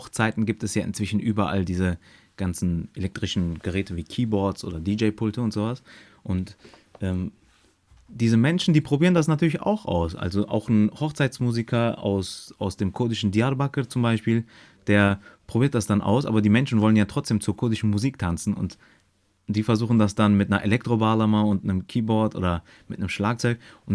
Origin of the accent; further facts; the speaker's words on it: Germany; Ich bin natürlich in Deutschland aufgewachsen und bin hier zur Schule gegangen und habe mein Abitur gemacht und dann die Hochschule und alles. Das heißt, meine ganze Kindheit und Jugend ist deutsch. Ich komme aber aus einer kurdischen Familie